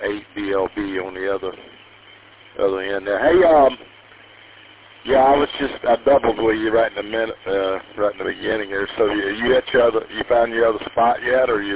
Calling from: Lewiston, Michigan, United States; we're located in Lewiston

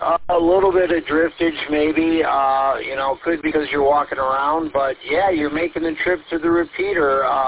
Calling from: Groveland Township, Michigan, United States; I'm transmitting from the Flint repeater. My location is Groveland Township, and I am on a base station.

